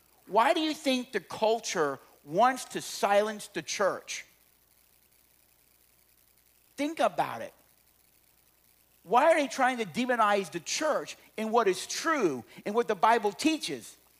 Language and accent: English; Georgia, United States; And when we were growing up in Georgia, Don was fifth in the state in powerlift, first in the county.